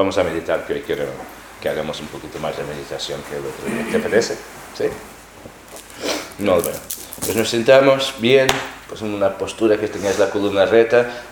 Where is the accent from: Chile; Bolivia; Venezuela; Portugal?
Portugal; yo, que vengo de Portugal, soy de familia católica, soy católico también.